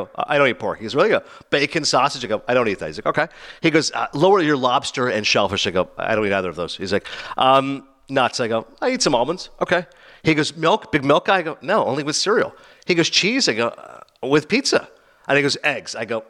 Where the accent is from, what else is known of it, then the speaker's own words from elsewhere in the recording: Toronto, Ontario, Canada; since I'm from Toronto